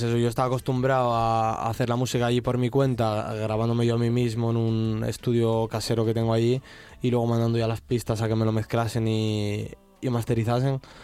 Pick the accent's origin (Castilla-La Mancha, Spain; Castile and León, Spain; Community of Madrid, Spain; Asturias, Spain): Asturias, Spain; Mieres; born there; now in Gijón, Spain; Sí, vivo en Gijón, nací en Mieres.